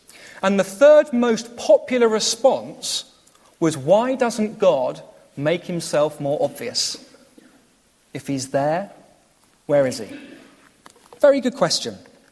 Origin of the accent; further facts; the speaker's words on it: Oxshott, South East England, United Kingdom; I grew up in Oxshott. Some of you may know my parents … And I grew up here at church at St. Andrew's and going to Sunday school here.